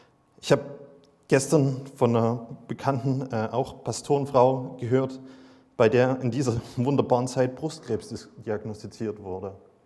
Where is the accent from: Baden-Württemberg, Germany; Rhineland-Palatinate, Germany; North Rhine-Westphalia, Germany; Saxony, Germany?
Saxony, Germany; Wir kommen ja aus dem Vogtland, das ist so Randerzgebirge, würden manche sagen. Ich würde sagen, es thront über dem Erzgebirge.